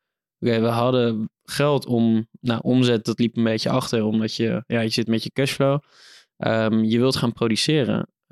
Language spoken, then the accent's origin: Dutch; Netherlands; Nou goed, ik sla hem even plat als Hollander hier.